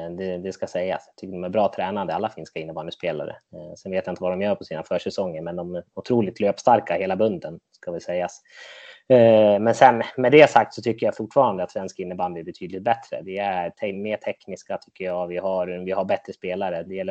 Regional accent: Sweden; Det är inget man vill som svensk innebandyspelare.

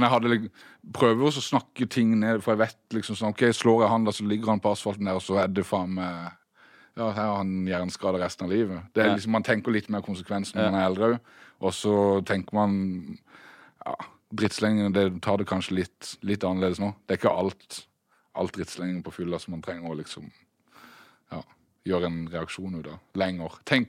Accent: Søgne, Agder, Norway; For min del så følte jeg at jeg flyttet jo fra Søgne til Grimstad.

